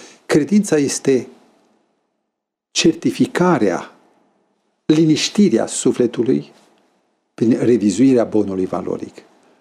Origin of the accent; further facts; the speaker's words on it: Romania; Și eu, care sunt român, nu, cu pantalonii cârpiți